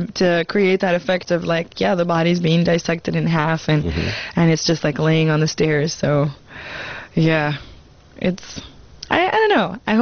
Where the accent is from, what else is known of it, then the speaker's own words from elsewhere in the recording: Australia; And growing up in Australia, that just adds to it.